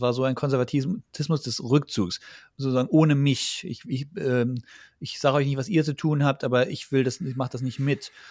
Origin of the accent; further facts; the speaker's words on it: Baden-Württemberg, Germany; Ich komme aus Baden-Württemberg, das hatten wir da schon.